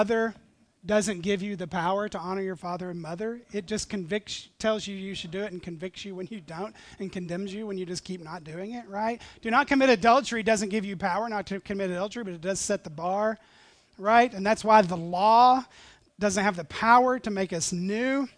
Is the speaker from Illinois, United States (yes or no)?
no; Texas, United States; and I'm from Texas, and Texans love their personal space.